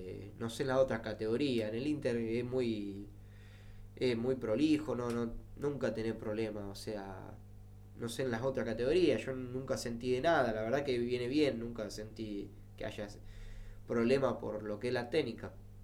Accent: Santa Fe, Argentina; hoy en día la mayoría somos todos de Santa Fe

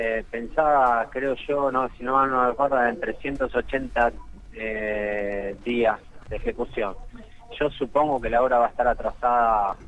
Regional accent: Rosario, Santa Fe, Argentina; yo soy de Rosario, vivo en Rosario

